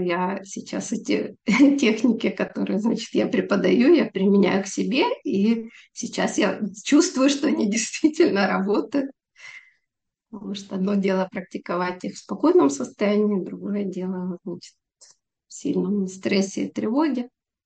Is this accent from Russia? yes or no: no; Kharkiv, Kharkiv Oblast, Ukraine; moved away as an adult; now in Israel; я родилась в Харькове, жила в Харькове до 18 лет. Вот, и последние более 30 лет я проживаю в Израиле. И, собственно, здесь уже обучалась. То есть в Харькове я еще успела поучиться в медучилище.